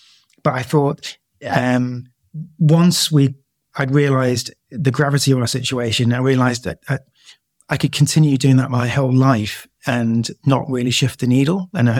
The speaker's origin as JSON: {"language": "English", "region": "North East England", "country": "United Kingdom", "tie": "born or raised there", "also_born_or_lived": "Glasgow / Brighton", "said": "because I'm quite old. So I'm 48. So, I grew up in the Northeast, had a very pretty nice childhood. I studied graphic design in Glasgow for a BA, and then did an MA down in Brighton"}